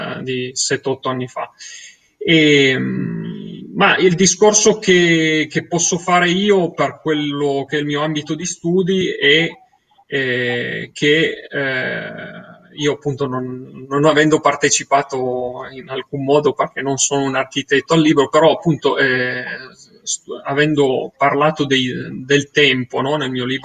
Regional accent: Turin, Piedmont, Italy; A Torino abbiamo visto, io sono di Torino

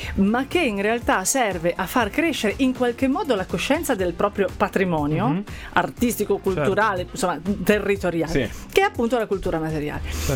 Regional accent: Turin, Piedmont, Italy; born there; io sono nata a Torino, la mia famiglia è di una parte di Monferrato che per una parte della mia vita è stata molto importante

